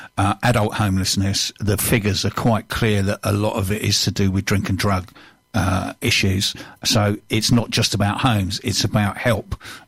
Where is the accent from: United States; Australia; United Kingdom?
United Kingdom; London; I'm a Londoner. But when I was a kid, I lived in London. Nowhere in particular.